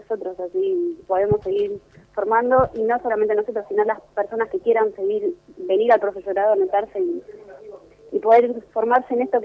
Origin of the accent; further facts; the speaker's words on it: Merlo, Buenos Aires Province, Argentina; Yo soy de Merlo, pero el instituto está en Morón, en el partido de Morón.